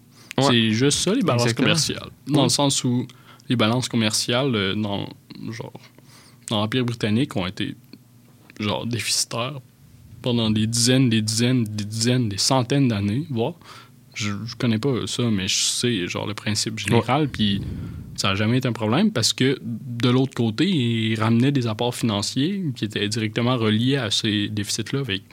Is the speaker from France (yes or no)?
no; Canada; on est quand même bénéficiaire de ça, en tant que Canadien